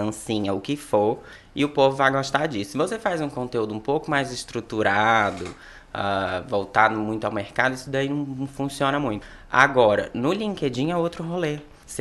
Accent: Teixeira de Freitas, Bahia, Brazil; now in São Paulo, Brazil; Eu sou natural de Teixeira de Freitas, no sul, extremo sul da Bahia.

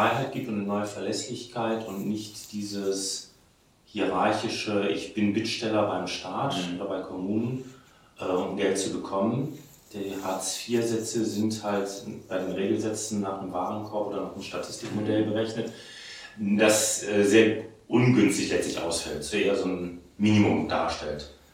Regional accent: Bremerhaven, Bremen, Germany; Weil ich da oben herkomme. Ich komme aus Bremerhaven.

